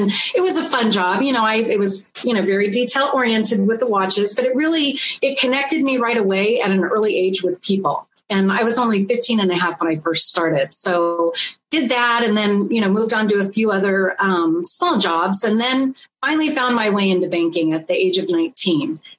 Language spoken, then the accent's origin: English; Lakewood, California, United States; Well, I actually grew up in Lakewood, California.